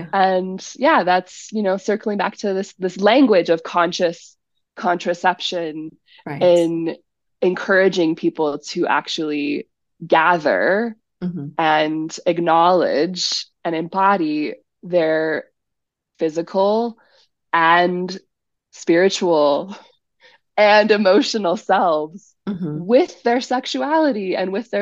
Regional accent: Boise, Idaho, United States; I grew up in Boise, Idaho. I've been in some like extremely conservative places with my work.

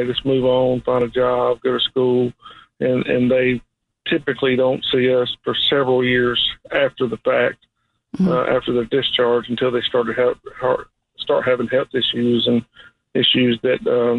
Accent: South Carolina, United States; I'm from South Carolina, so they pronounce things a little bit different

